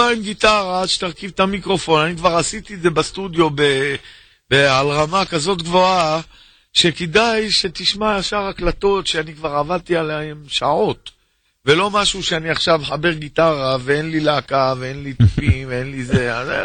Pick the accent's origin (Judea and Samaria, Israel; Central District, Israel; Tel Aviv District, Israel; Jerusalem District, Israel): Jerusalem District, Israel; Jerusalem; האמת היא שאני לא רק שישראלי, גם ירושלמי.